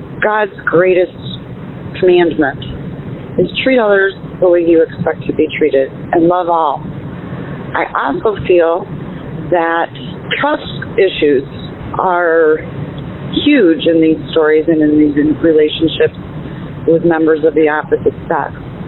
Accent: Michigan, United States; Good afternoon. … I am from Michigan.

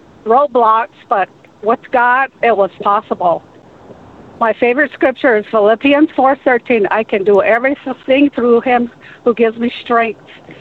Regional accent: United States; As a child growing up on the Navajo Reservation, I was in this little bubble that I only knew nature, the skies, the stars, the rain, the moon

